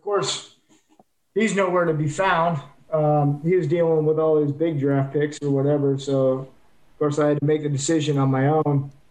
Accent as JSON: {"language": "English", "country": "Canada", "said": "I'm Canadian."}